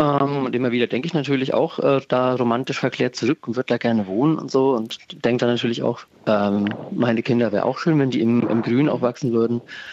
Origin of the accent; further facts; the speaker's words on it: Bavaria, Germany; Ich habe das in Bayern, wo ich aufgewachsen bin